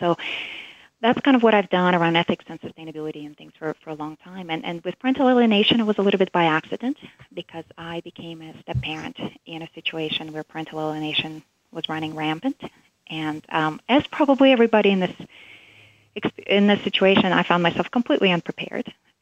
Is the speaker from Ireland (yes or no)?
no; Russia; now in United States; I grew up in Russia during the time of the Soviet regime collapse